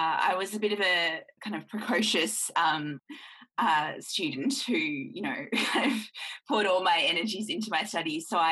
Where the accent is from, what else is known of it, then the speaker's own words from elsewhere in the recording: Newcastle, New South Wales, Australia; but he grew up in Melbourne and I grew up in Newcastle.